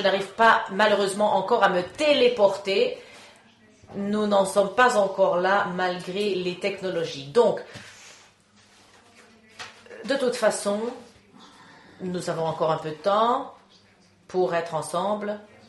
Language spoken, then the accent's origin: French; Coimbra, Coimbra District, Portugal; Moi, je ne suis pas de Lisbonne, je viens de Coimbra.